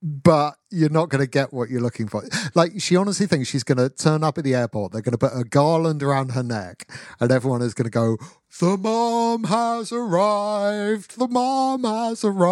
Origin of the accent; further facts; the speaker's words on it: United States; But I am an American woman.